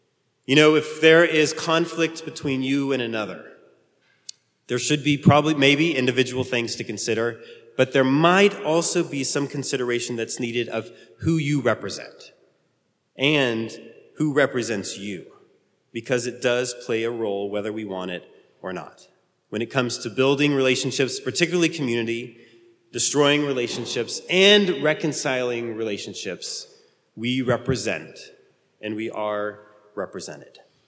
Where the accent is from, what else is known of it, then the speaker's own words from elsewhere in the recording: Illinois, United States; I'm from Illinois, and I'm sorry.